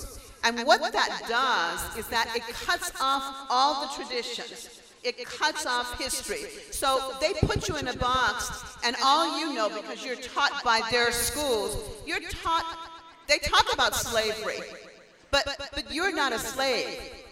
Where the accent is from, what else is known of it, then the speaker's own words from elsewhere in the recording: Louisiana, United States; I'm from Louisiana, and my first year, my very first year of school, it was still, I was in an all-black school.